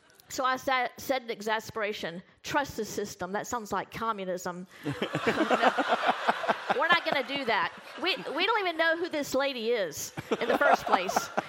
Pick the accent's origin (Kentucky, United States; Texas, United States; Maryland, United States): Kentucky, United States; Dixie Highway, I mean, we are from the South, Kentucky.